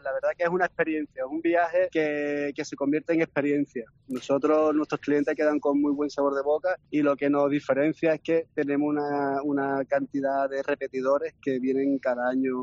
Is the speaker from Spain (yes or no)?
yes; Cádiz, Andalusia, Spain; Cádiz, como buen gaditano, yo la llevo siempre en el alma porque la verdad es que es una tierra maravillosa, pero me conformo con pasar 3 o 4 meses al año allí. Fue el resto del año 8 meses aquí